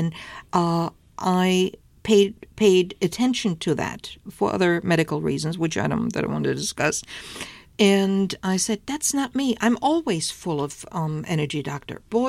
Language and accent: English; Germany; Born, raised, educated there. I was born in Germany, raised and educated as well.